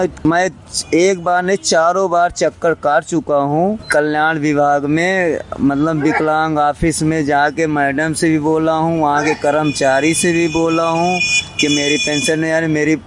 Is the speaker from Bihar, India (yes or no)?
no; Karwi, Uttar Pradesh, India; शंकर बाजार करवी चितकूर जिला।